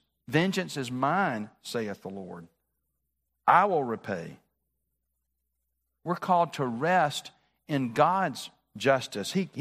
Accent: Birmingham, Alabama, United States; I've told this story before, but it was growing up in Birmingham.

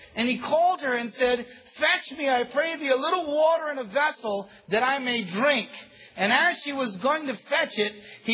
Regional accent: Italy; You've got to remember, I'm from Italy. When we get in trouble, we know what to do.

